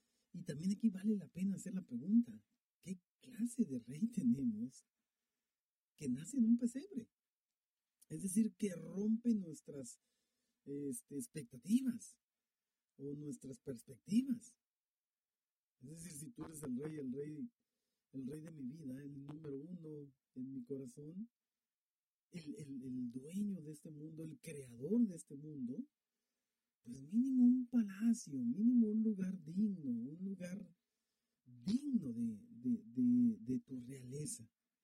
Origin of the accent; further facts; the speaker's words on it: Colima, Mexico; born there; Yo nací en Colima